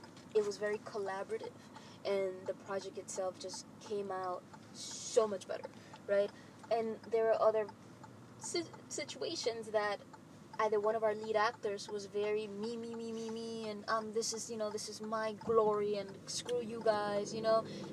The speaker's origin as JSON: {"language": "English", "region": "New York", "country": "United States", "lives_now": "Los Angeles, United States", "said": "New York. I'm a New Yorker. Living in L.A."}